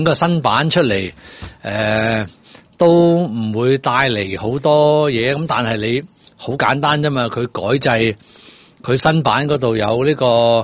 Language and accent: Cantonese; Hong Kong; 唔係當年我哋香港話科網嗰啲係互聯網啊